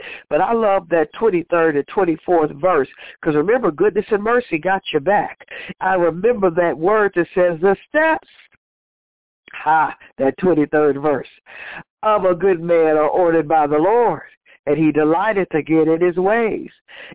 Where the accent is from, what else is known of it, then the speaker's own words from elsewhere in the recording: Texas, United States; I'm from Texas, where right up the road is the watermelon capital of the world, where some of the best fruits and vegetables are, and they come from the valley